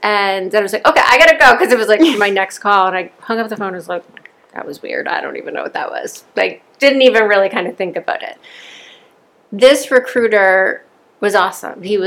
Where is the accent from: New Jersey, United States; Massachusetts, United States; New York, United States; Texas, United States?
Massachusetts, United States; Boston; So I'm from Boston, outside of Boston.